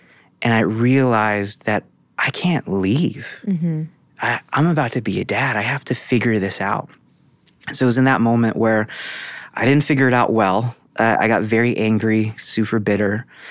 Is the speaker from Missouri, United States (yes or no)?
no; New York, United States; So I'm like a cautionary tale in my hometown, right? So I like to call myself the dumpster fire of Hudson Valley, New York, right?